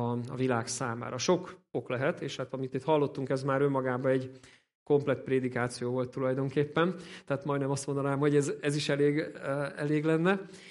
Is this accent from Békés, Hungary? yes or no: no; Budapest, Hungary; also born or lived in Western Hungary; mi budapestiek vagyunk eredetileg, de most egy 27 évet Nyugat-Magyarországon töltöttünk, úgyhogy most egy picit így hazajöttünk. Mindig itt a 11. kerületben laktunk, de még nem tudjuk pontosan, hol fogunk letelepedni, mert most még egyelőre albérletben vagyunk.